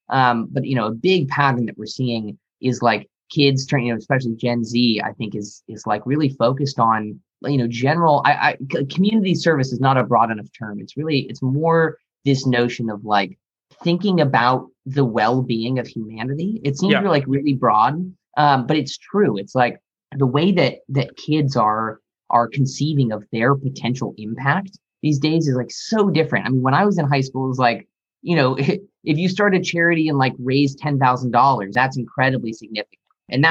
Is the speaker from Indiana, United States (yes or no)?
no; Santa Rosa, California, United States; I'm from Santa Rosa, California. So that's Northern California near San Francisco.